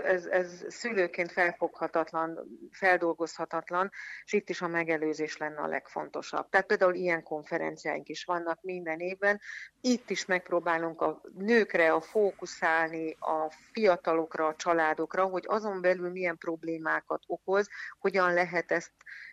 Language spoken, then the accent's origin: Hungarian; Hungary; De én egy vidéki lány vagyok